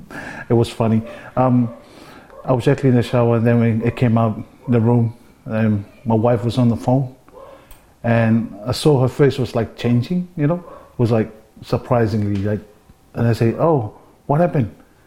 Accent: Tuvalu; I'm coming from Tuvalu where we don't even have tax file numbers, you know, or a Medicare scheme. So to them, it's totally foreign.

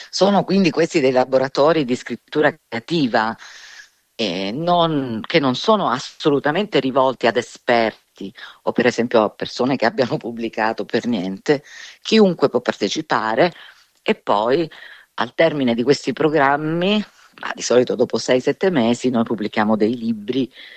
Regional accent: Calabria, Italy; la mia famiglia, io sono calabrese, è un po' un'eccezione

